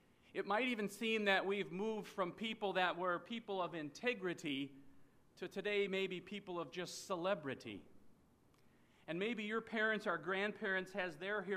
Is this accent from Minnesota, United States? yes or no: yes; Minnesota, United States; I come from Minnesota, so you'll recognize my accent. When we say Minnesota, that's how you'll know where we come from.